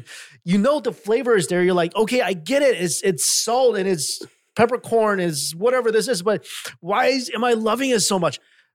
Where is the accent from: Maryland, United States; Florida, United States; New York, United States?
New York, United States; I'm from New York and I went to Italy for pizza.